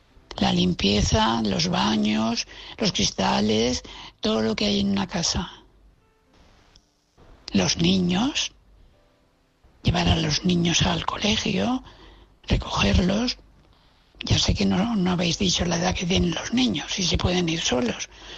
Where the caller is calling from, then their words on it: Valencia, Valencian Community, Spain; de Valencia.